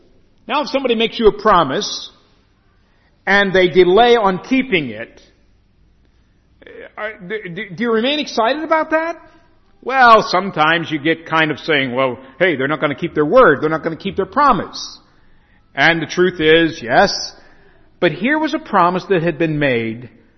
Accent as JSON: {"language": "English", "country": "United States", "accent": "American", "said": "so I've had to learn that my American accent in pronouncing English, I have to spread those things out."}